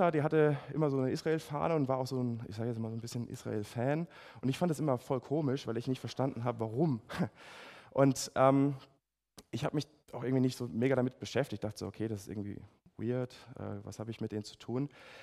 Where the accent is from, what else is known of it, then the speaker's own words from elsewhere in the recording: Ludwigshafen, Rhineland-Palatinate, Germany; ich komme aus Ludwigshafen am Rhein, die offiziell hässlichste Stadt Deutschlands.